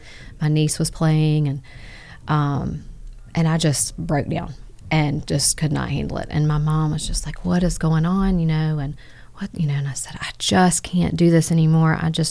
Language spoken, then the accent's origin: English; Rock Hill, South Carolina, United States; I'm originally from Rock Hill, South Carolina. Grew up there.